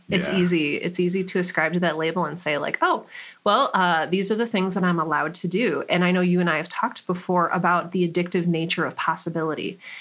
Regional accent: Cleveland, Ohio, United States; I'm from Cleveland where the broadcasters learn.

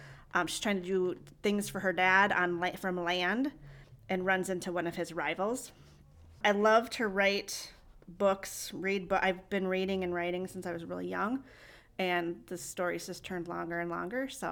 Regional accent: Buffalo, Minnesota, United States; now in Luck, United States; I'm from Luck, Wisconsin. I just moved there last year from Buffalo, Minnesota.

